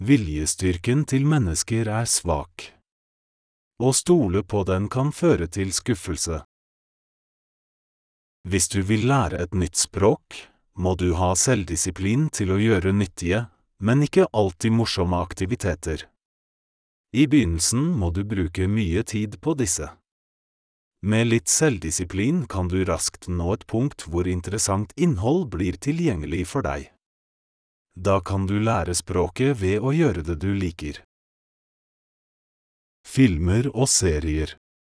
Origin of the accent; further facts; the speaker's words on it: Poland; Norwegian is a second language; now in Norway; I 9 måneder mens jeg var hjemme i Polen